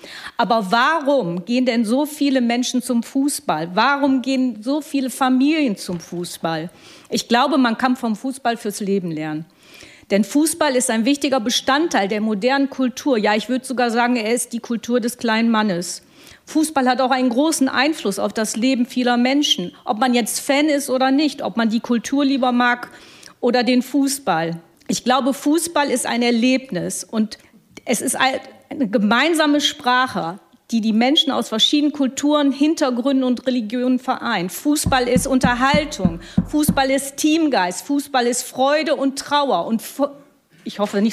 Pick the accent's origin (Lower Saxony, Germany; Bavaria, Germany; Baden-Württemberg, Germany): Lower Saxony, Germany; Osnabrück; Ich bin in Osnabrück geboren, im Schinkel an der Oststraße aufgewachsen